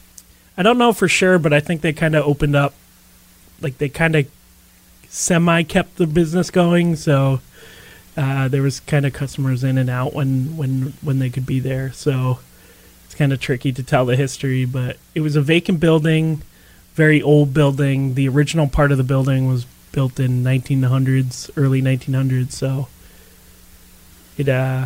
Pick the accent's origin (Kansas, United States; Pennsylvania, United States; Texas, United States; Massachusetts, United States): Massachusetts, United States; Northborough; I grew up in Northboro. I live in Northboro now